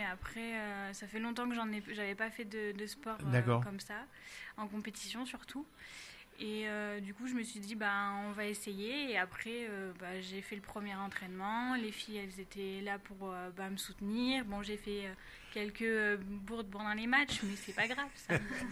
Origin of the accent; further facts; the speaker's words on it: Auvergne-Rhône-Alpes, France; now in Cramponnes, France; Je viens du Puy-de-Dôme et après j'ai rencontré mon compagnon et je me suis installée à Cramponnes